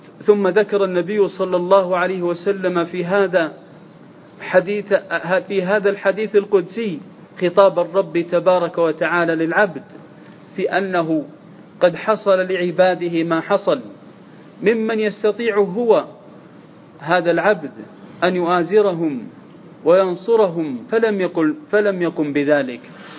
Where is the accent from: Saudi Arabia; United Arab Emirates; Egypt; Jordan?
Saudi Arabia; واحفظ علينا في بلادنا المملكة العربية السعودية أمننا واستقرارنا